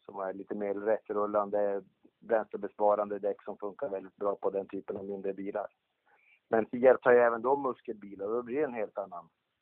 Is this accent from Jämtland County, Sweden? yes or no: no; Norrbotten County, Sweden; born there; Född i Norrbotten.